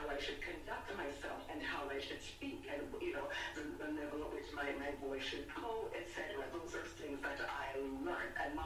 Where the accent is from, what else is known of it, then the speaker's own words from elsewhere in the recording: Jamaica; So I am from the Caribbean. I am, you know, I was raised, born and raised in Jamaica.